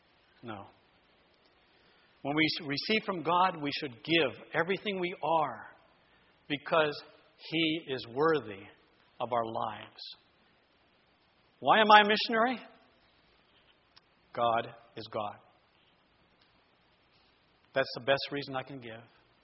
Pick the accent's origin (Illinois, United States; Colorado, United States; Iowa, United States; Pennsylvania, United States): Pennsylvania, United States; Aliquippa; My wife and I are both from Western Pennsylvania. I'm from Aliquippa.